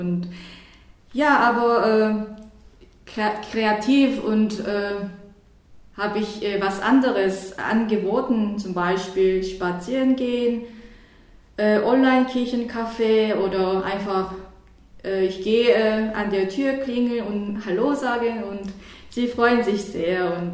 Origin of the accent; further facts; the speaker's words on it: South Korea; born there; first language Korean; German is a second language; also born or lived in North Africa; Ich bin in Südkorea geboren, also meine Muttersprache ist Koreanisch und dann Englisch als die erste Fremdsprache habe ich in Korea gelernt. Und dann, ich war in Nordafrika für 2 Jahre und von daher habe ich Arabisch gelernt